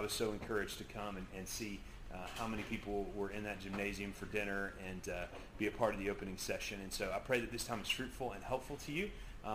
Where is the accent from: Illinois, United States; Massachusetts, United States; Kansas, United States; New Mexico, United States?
Illinois, United States; Salem; I grew up in Salem.